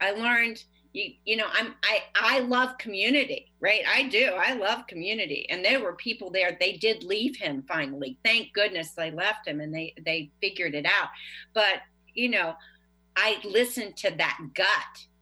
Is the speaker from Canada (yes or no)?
no; Leesburg, Virginia, United States; I had been asked by some friends of mine at home. I'm from Leesburg, Virginia